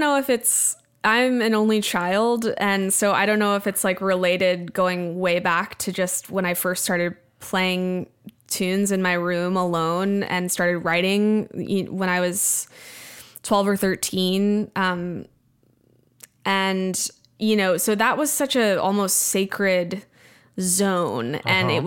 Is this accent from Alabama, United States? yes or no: no; Austin, Texas, United States; he was friends with … who were some of my earliest mentors growing up in the Austin music scene.